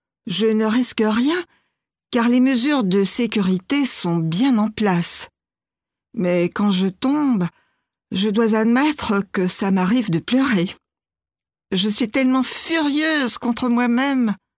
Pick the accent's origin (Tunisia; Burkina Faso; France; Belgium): France; born there; Je suis française et américaine. Je suis née en France. Ma mère est américaine et mon père français. J'ai de la chance car j'ai la double nationalité.